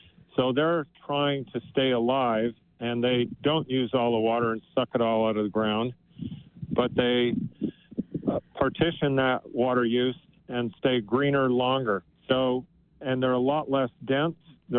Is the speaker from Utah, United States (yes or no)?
yes; Utah, United States; But long before that, I grew up mostly in the Uinta Mountain Range of Utah and fell in love with native plants.